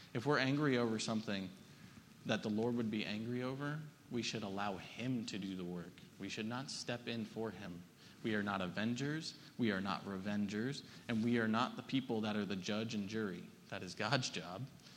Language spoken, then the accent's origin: English; United States; As an American, those are really hard words to grasp.